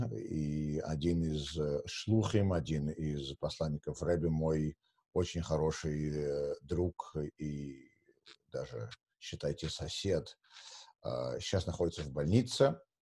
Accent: Saint Petersburg, Russia; Я извиняюсь, я все еще называю его Ленинград по привычке, потому что я приехал из Ленинграда.

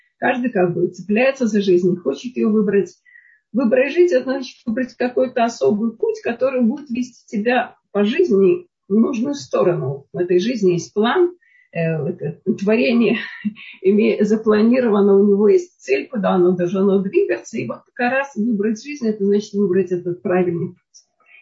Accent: Lithuania; родившись в Советском Союзе, я выросла в Литве, в очень хорошей семье интеллигентов

